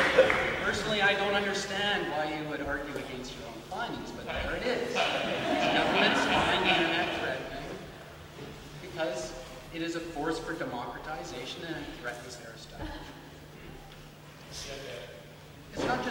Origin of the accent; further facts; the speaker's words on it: Canada; I'm a Canadian.